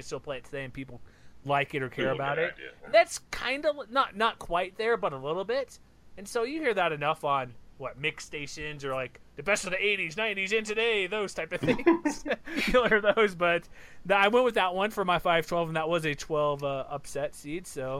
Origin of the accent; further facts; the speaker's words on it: Houston, Texas, United States; I grew up in Houston, so that whatever that tells about taste or whatever was playing the radio, that was popular everywhere.